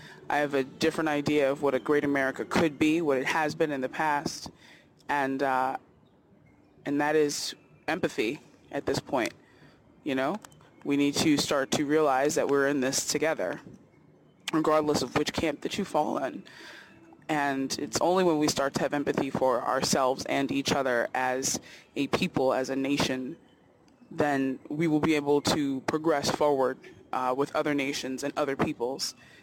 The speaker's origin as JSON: {"language": "English", "town": "Philadelphia", "region": "Pennsylvania", "country": "United States", "said": "But that is because I am a Philadelphian and we know a thing or two about staging revolutions."}